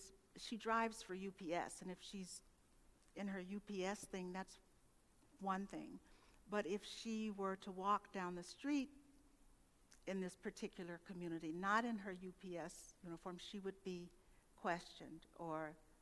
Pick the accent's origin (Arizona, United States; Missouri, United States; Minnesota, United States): Missouri, United States; St. Louis; born there; which is where my sister and I were born, but didn't our growing up took place someplace else.